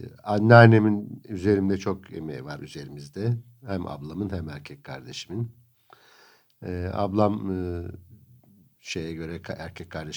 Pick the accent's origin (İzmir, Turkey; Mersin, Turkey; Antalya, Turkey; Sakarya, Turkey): Antalya, Turkey; Antalya'da büyüdüm. Antalya'da hayalci bir tarafım vardı. Sürekli o yıllardaki Antalya 70 bin nüfuslu küçücük bir şehirdi yani. Şehrin neredeyse yarısı birbirini tanırdı.